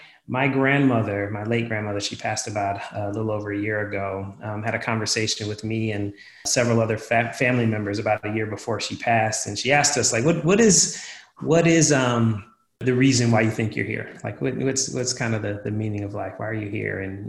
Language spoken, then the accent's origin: English; Philadelphia, Pennsylvania, United States; I'm from Philadelphia, that's my squad.